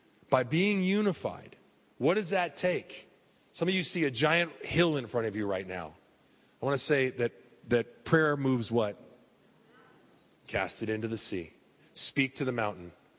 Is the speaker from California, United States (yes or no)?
yes; San Diego, California, United States; but I'm from San Diego and I've been in the church world here for 25 years.